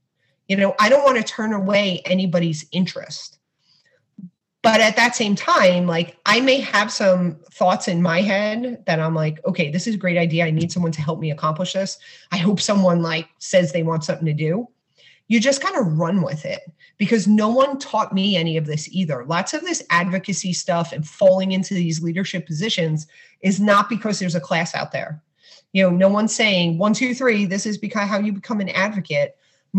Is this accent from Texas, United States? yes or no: no; Brooklyn, New York, United States; I tell my husband, I'm like, I grew up in Brooklyn, but we were so backwards.